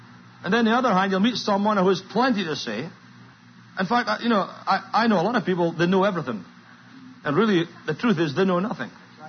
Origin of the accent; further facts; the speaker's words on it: Scotland, United Kingdom; accent: Scottish; You understand my accent?